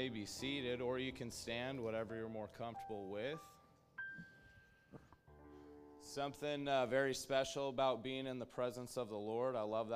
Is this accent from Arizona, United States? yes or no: no; Kennewick, Washington, United States; I was born and raised in Kennewick, probably, 10 or 12 minutes away from here.